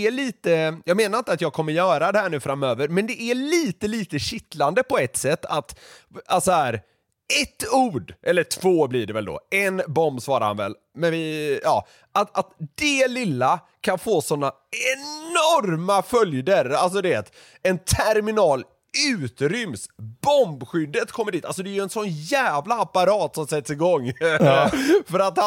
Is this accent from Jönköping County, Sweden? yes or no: no; Gothenburg, Västra Götaland County, Sweden; I området där jag växte upp, södra Göteborg